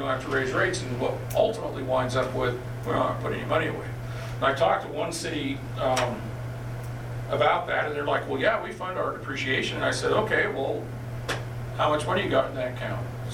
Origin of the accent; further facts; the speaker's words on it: Colville, Washington, United States; like I said, I come from Colville. I love the rural part of Daniel